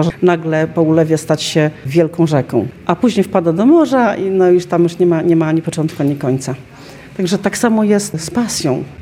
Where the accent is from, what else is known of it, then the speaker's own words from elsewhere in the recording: Podlaskie Voivodeship, Poland; chociaż mieszkam w tej chwili na Podkarpaciu, wiadomo, tam mieszkają grekokatolicy, ale doskonale wiedzą, że pochodzę z Podlasia